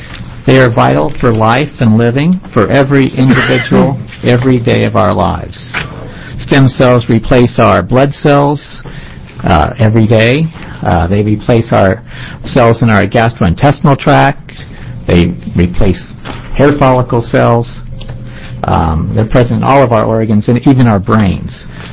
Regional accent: Portland, Oregon, United States; I'm a cardiologist from Portland, Oregon.

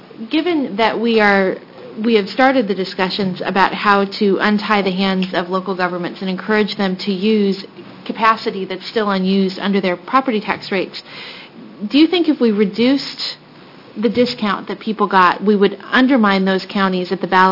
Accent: Nevada, United States; So my home state of Nevada, for instance, the property tax, we were highly reliant on the property tax

